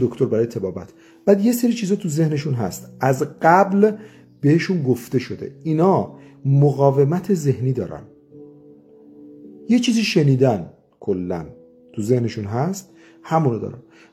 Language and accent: Persian; Iran; ما ایرانیم دیگه، ما نماینده کسی نیستیم که.